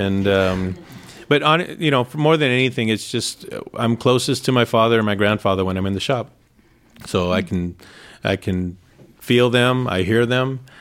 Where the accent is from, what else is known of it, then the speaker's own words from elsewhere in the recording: East Los Angeles, California, United States; So we grew up boxing as well. And I grew up in East Los Angeles.